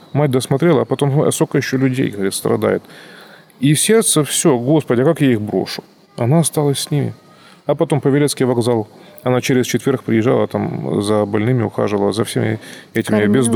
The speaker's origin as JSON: {"language": "Russian", "town": "Donetsk", "region": "Donetsk Oblast", "country": "Ukraine", "moved": "yes", "lives_now": "Moscow, Russia", "said": "Потому что я там приехал из Донецка какого-то в Москву, и сразу берите"}